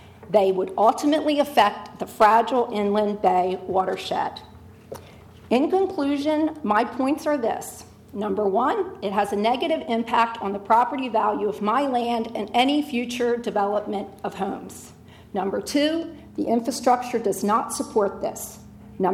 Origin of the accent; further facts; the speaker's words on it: Milton, Delaware, United States; now in Lewes, United States; a lifelong resident of Sussex County. I grew up in Milton.